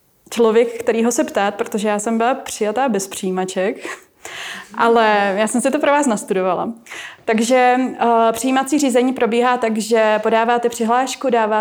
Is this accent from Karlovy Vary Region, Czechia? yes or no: no; Plzeň, Plzeň Region, Czechia; jsem v podstatě rodačka z Plzně, nebo jsem vyrůstala v Plzni